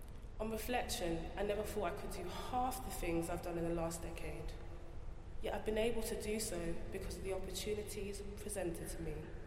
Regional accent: London, United Kingdom; I grew up in East London and had never been camping before.

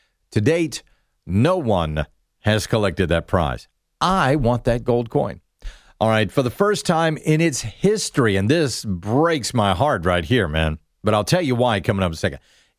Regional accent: Augusta, Georgia, United States; I mean, I like the Green Jackets in my hometown

